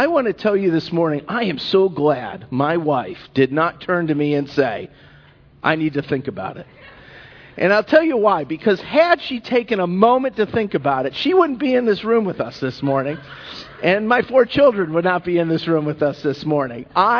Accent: United States; I said no because it's British television and I'm an American.

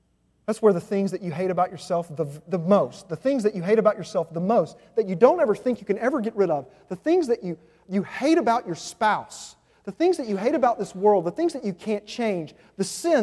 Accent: Arkansas, United States; I mean, I'm from Arkansas, for crying out loud. I mean, it's like the underdog of the United States, okay?

